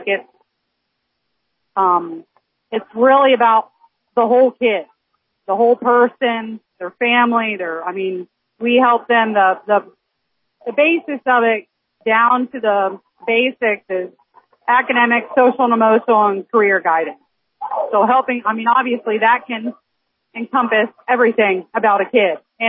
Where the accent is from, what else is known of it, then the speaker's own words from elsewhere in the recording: St. Mary's, United States; I grew up in St. Mary's, graduated in St. Mary's in 2009, been around here besides when I went off to college.